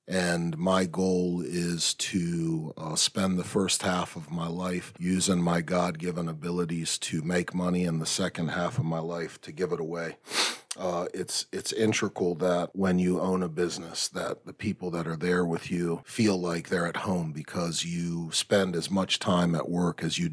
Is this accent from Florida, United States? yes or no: no; Prince George's County, Maryland, United States; I grew up in PG County. I was raised by my grandmother until I was 12 when she passed away. At that point, I moved in with my uncle, who was a military member, and we moved to Mosco